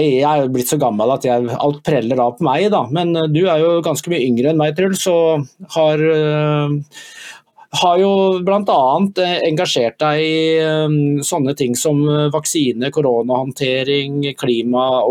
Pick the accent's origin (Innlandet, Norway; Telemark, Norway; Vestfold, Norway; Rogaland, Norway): Rogaland, Norway; Stavanger; i Stavanger, i min hjemby.